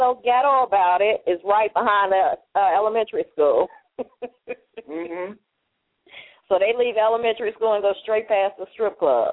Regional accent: East St. Louis, Illinois, United States; I was born and raised in East St. Louis.

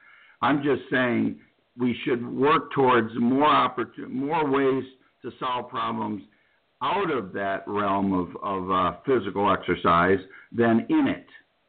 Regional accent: Detroit, Michigan, United States; And I learned a lot growing up in the Detroit, working in the downtown Detroit area during the riots.

